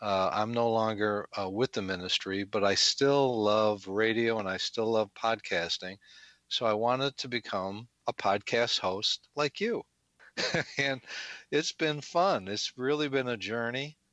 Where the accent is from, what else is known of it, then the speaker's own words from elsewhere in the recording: Chicago, Illinois, United States; I'm from the Chicago area